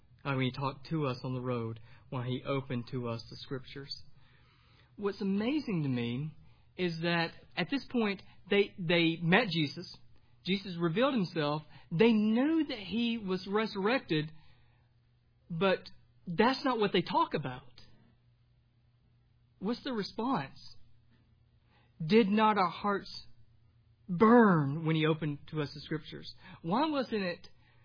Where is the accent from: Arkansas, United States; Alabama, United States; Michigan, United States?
Alabama, United States; because I'm from Alabama, I meandered. I walked very slow.